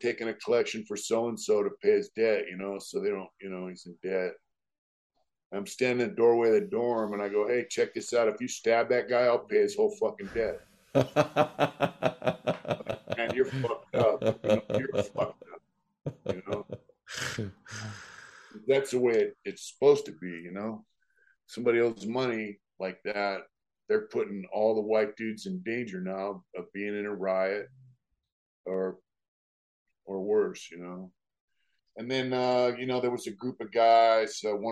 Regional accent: San Diego, California, United States; I told him, look, we're from San Diego.

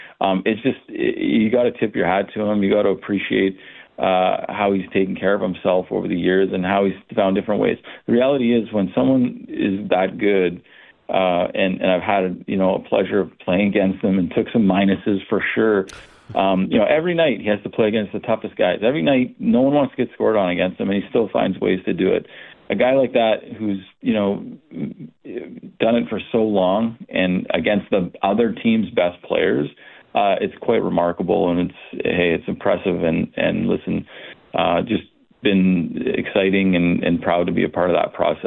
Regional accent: Canada; as a Canadian, you just think, you know, he's the greatest

